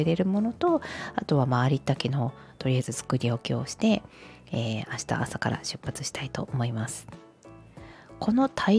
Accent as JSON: {"language": "Japanese", "region": "Yamaguchi", "country": "Japan", "said": "ちょっとどうしても行きたいところが、私山口県なんですよ。"}